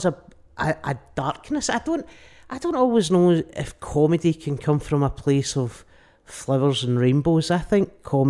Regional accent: United Kingdom; just as British, people would just sit with their arms folded

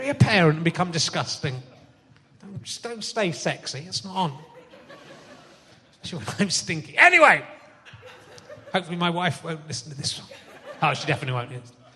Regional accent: South West England, United Kingdom; Yeah, so my daughter, my sister, same thing, I was from Somerset.

